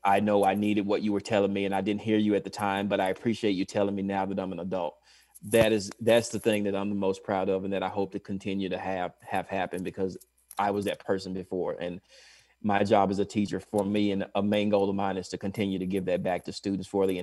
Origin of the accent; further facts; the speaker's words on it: Tennessee, United States; even though I'm not a Titan fan. I'm just from Tennessee.